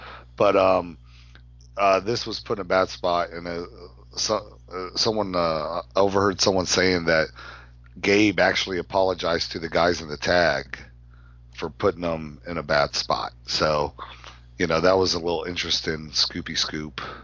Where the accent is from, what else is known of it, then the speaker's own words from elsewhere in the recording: Texas, United States; Because I'm from Texas, from the South, where we're hospitable.